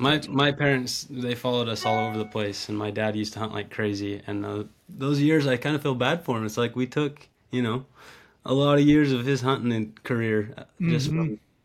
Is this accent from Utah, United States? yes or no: yes; St. George, Utah, United States; I'm from St. George, Utah. Born and raised down here.